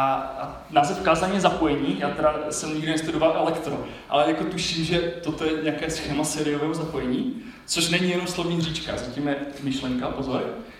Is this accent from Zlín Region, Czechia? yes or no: yes; Vsetín, Zlín Region, Czechia; jsem ze Vsetína